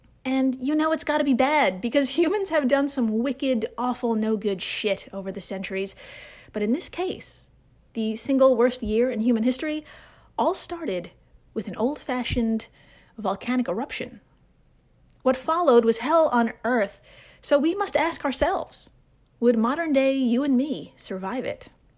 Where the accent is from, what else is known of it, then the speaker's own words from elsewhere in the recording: Brooklyn, New York, United States; I butchered that, but I'm from Brooklyn. That's as good as it's going to get.